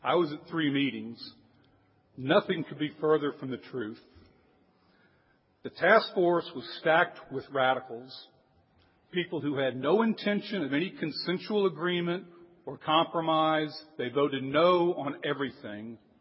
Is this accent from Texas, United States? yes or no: yes; Dallas, Texas, United States; Mr. Mayor, I'm from Dallas, Texas.